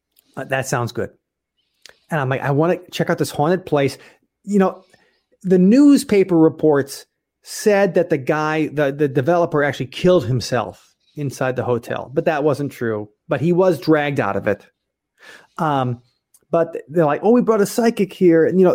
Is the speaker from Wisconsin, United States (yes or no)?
yes; Waukesha, Wisconsin, United States; Now, I grew up in near Waukesha, Wisconsin, 20 minutes from Milwaukee. The outer burbs is where we were. And where I went to high school was this small town called Maquonago.